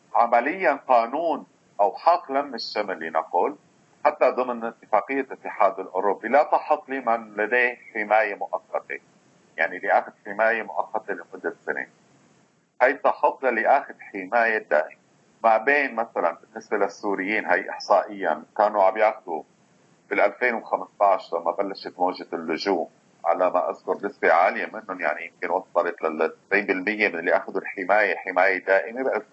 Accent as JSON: {"language": "Arabic", "country": "Syria", "said": "كوننا سوريين وبهمنا كثير موضوع اللاجئين"}